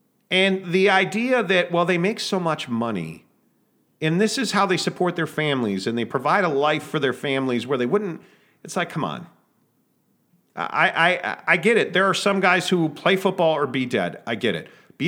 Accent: Chicago, Illinois, United States; Dave Duerson, who I idolized as a kid growing up in Chicago

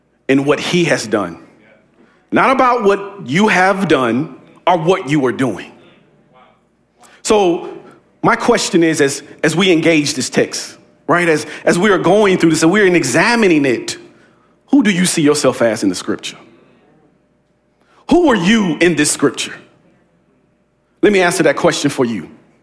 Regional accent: the South, United States; Maybe grandma and them, you know, I'm from the South.

